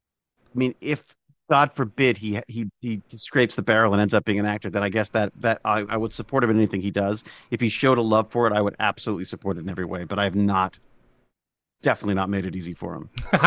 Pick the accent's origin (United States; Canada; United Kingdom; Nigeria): Canada; one of the great things about being a Canadian actor is you can have lots and lots of work and no one knows who you are.